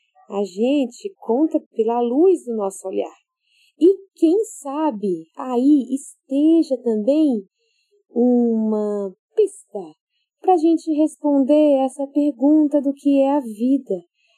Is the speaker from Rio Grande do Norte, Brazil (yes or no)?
yes; Natal, Rio Grande do Norte, Brazil; born there; Então eu sou potiguar, porque nasci em Natal.